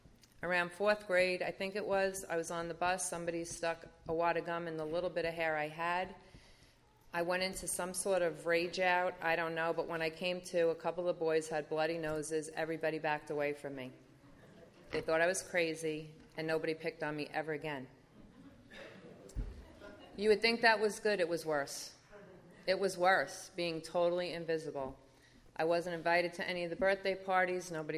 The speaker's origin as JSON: {"language": "English", "town": "Long Beach", "region": "New York", "country": "United States", "lives_now": "Sedona, United States", "said": "I'm originally from Long Beach, New York, and there are a lot of newcomers in New York, and there was a lot of work to be done. I live in Sedona, Arizona now, not so much."}